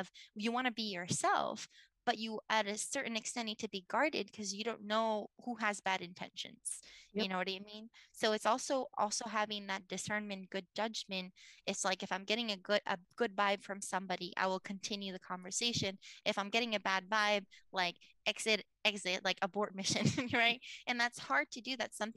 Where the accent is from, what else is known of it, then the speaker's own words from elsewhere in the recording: Puerto Rico; so I'm from Puerto Rico, and like I know that it's our holiday drink, so it's our version of eggnog.